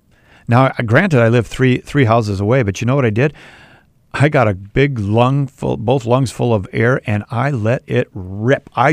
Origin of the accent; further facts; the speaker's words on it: Bloomington, Minnesota, United States; I grew up by Jefferson High School in Bloomington. Hubert Olson, Junior High, Westwood Elementary, Southwood.